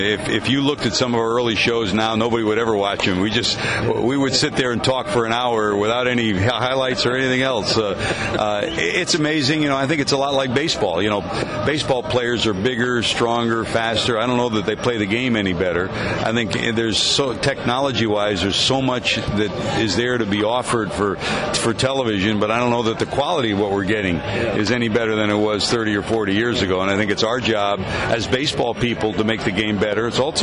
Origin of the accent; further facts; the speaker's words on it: Connecticut, United States; I was in Connecticut. Grew up in Connecticut, and there was East Rock Park was a big, high park with a monument on top of it